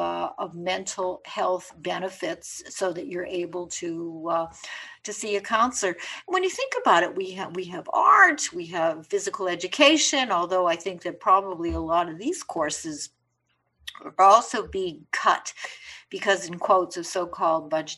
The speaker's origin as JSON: {"language": "English", "country": "Canada", "said": "when I lived in Montreal, and of course you all know that I am Canadian and I have dual citizenship, of course."}